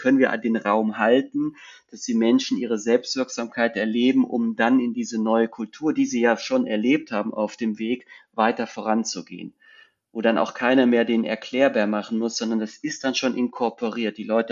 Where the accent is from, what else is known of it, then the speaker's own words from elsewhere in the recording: Cologne, North Rhine-Westphalia, Germany; Und ich bin ja aus Köln